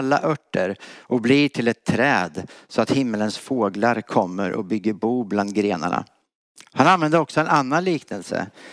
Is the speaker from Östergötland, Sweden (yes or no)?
yes; Östergötland, Sweden; accent: Östergötland dialect; Vi kommer ursprungligen från Östergötland. Det hör ni säkert. Det kommer ni höra. Min vackra, breda östgötska.